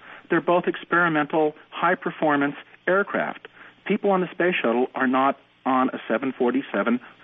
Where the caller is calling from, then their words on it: Somerville, Massachusetts, United States; from Somerville, Massachusetts.